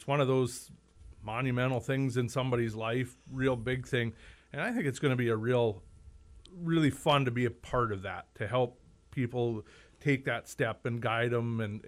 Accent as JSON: {"language": "English", "town": "Fargo", "region": "North Dakota", "country": "United States", "tie": "born or raised there", "said": "I grew up just outside of Fargo."}